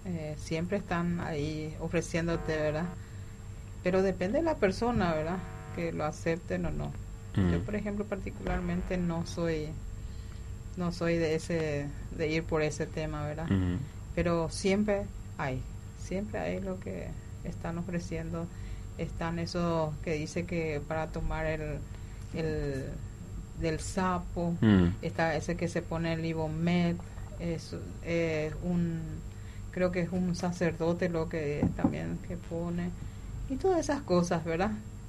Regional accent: Caacupé, Cordillera, Paraguay; Y yo soy de Cacupé, uh-huh. Yo vivo en Cacupé

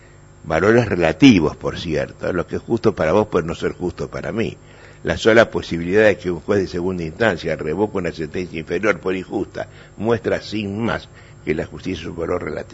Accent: Argentina; now in Paraguay; Los argentinos, al igual que los paraguayos... Yo me siento paraguayo también después de 30 años de venir acá, ¿eh?

